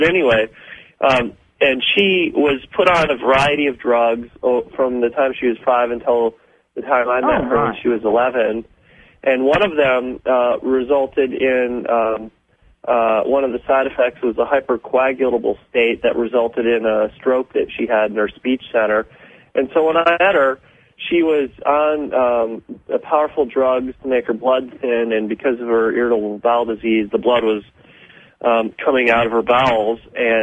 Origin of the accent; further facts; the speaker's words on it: Sweet Valley, Pennsylvania, United States; I was raised on a self-sustaining farm in rural Appalachia, Sweet Valley, Pennsylvania, to be exact, and like most Appalachian peoples, I'm of mixed heritage, Scots-Irish, Anishinaabe or Native